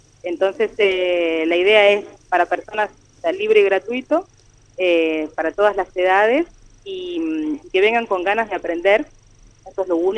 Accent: Buenos Aires, Argentina; now in Santiago del Estero, Argentina; Yo soy de Buenos Aires, pero nací ahí, pero hace más de 15 años estoy acá, así que no sé ya bien qué soy.

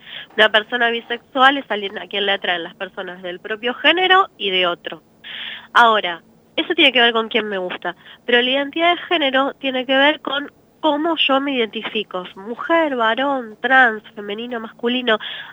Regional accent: Rosario, Santa Fe, Argentina; yo soy rosarina

